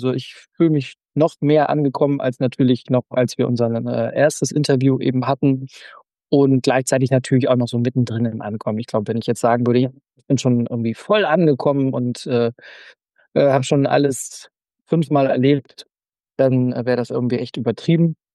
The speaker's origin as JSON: {"language": "German", "region": "Schleswig-Holstein", "country": "Germany", "said": "finde ich persönlich eben auch wieder als Schleswig-Holsteiner natürlich unzureichend"}